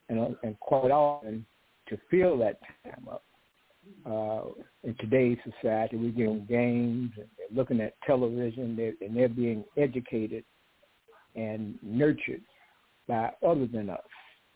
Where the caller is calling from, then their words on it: Chicago, Illinois, United States; I'm calling from Chicago.